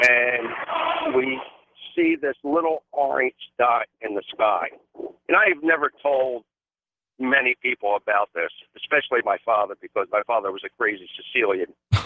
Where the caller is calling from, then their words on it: Salisbury, Maryland, United States; I'm calling from Salisbury, Maryland.